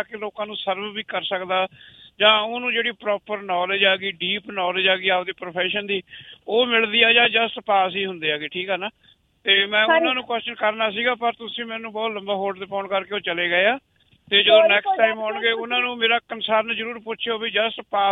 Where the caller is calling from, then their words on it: Texas, United States; ਮੈਂ ਅਮਰੀਕਾ ਦੇ ਵਿੱਚ ਟੈਕਸਸ ਦੇ ਵਿੱਚ ਤੁਹਾਡਾ ਪ੍ਰੋਗਰਾਮ ਸੁਣ ਰਿਹਾ ਸੀਗਾ